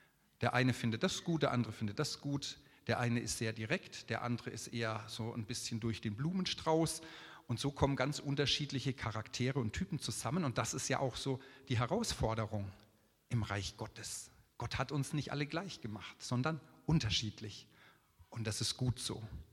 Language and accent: German; Würzburg, Bavaria, Germany; zumindest da, wo ich herkomme, aus Würzburg